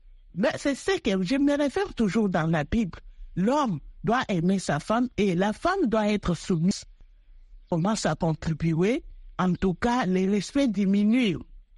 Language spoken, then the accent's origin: French; Kasaï, DR Congo; Comme au Kasaï, chez nous au Kasaï, il y a un proverbe